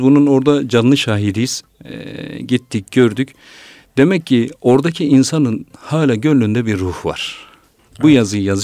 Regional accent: Patnos, Ağrı Province, Turkey; Ben Ağrı Patmosluyum

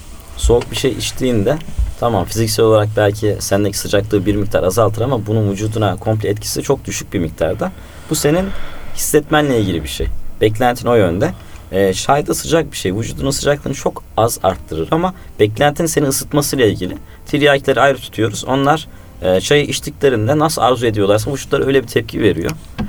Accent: Konya, Turkey; born there; 85 Konya doğumluyum.

